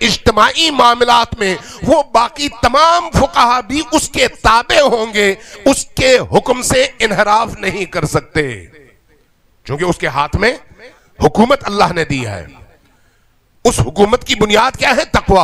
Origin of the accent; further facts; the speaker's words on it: Gilgit-Baltistan, Pakistan; ہم پاکستانی ہیں، پاکستانی ہیں، ہم گلگت بلتستانی بھی ہیں.